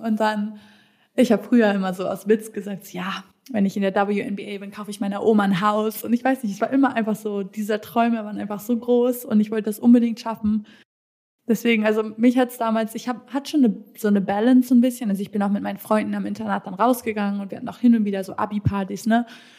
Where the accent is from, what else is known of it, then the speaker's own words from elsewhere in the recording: Rendsburg, Schleswig-Holstein, Germany; Genau, ich bin in Rendsburg aufgewachsen. Das ist da oben noch nördlicher als Hamburg, fast 1 Stunde zu Dänemark.